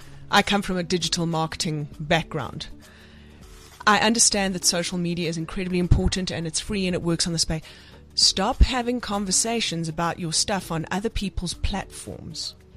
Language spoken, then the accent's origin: English; South Africa; just as a South African perspective